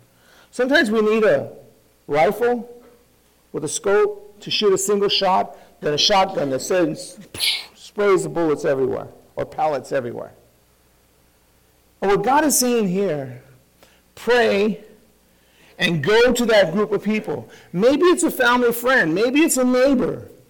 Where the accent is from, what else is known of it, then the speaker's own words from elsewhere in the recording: East Los Angeles, California, United States; You know, I grew up in East L.A., but I don't walk in the projects at night.